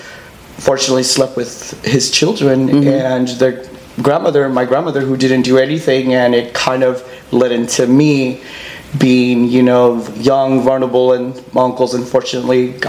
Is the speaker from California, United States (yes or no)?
yes; Downey, California, United States; LA, raised in Downey.